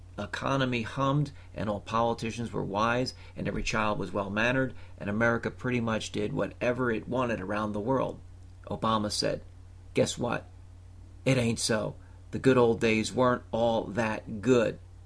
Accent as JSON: {"language": "English", "region": "Pennsylvania", "country": "United States", "tie": "born or raised there", "said": "in the neighboring state, the Keystone State, my home state"}